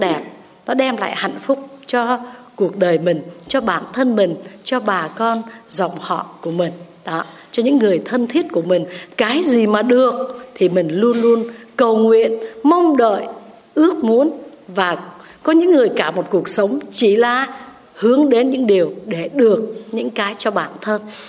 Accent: Southern Vietnam, Vietnam; Tại vì là ở trong miền Nam thì sao? Quê em hai mùa mưa nắng thôi.

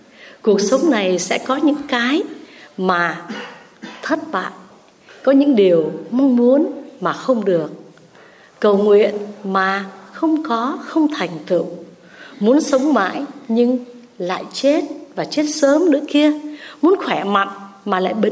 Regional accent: Southern Vietnam, Vietnam; Tại vì là ở trong miền Nam thì sao? Quê em hai mùa mưa nắng thôi.

